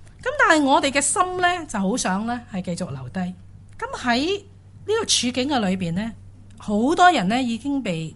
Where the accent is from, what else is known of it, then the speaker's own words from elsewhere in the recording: China; 咁咧就我初初就以为咧，我应该可以咧系避免得过，因为咧我系中国人